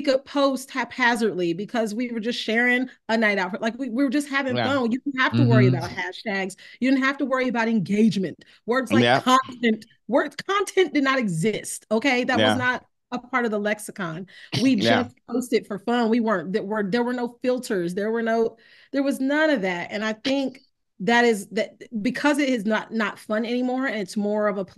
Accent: Dayton, Ohio, United States; And I went home. I'm from Dayton, Ohio. I went home

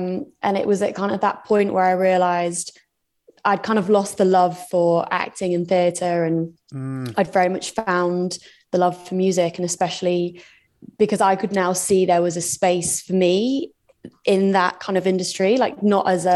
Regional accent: Nottingham, East Midlands, United Kingdom; I was about 17 at the time. I'm from Nottingham originally in the UK, so I was 17 in Nottingham, currently at college.

